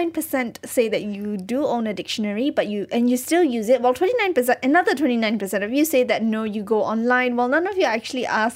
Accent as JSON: {"language": "English", "town": "Ipoh", "region": "Perak", "country": "Malaysia", "tie": "born or raised there", "said": "So every time I go back to my hometown in Ipoh and I see a flattened limestone hill, it makes me super sad."}